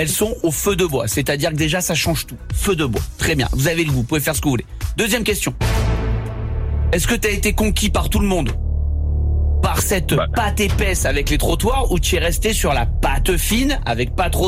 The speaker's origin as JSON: {"language": "French", "region": "south of France", "country": "France", "tie": "born or raised there", "said": "je suis natif du sud de la France"}